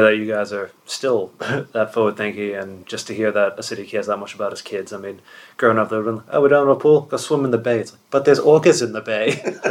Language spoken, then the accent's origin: English; Boston, Massachusetts, United States; born there; I was born in Boston, you know, nice 400-year history